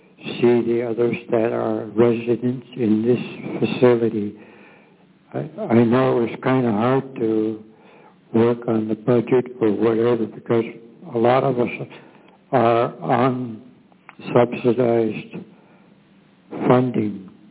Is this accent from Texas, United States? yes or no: no; Juneau, Alaska, United States; now in Sitka, United States; I'm originally from Juneau, but I was transferred over to Sitka Pioneers Home